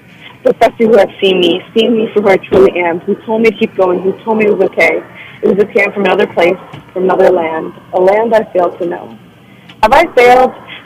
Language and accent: English; Palestine; Growing up Palestinian and growing up in the West, I grew up with people not speaking about Palestine.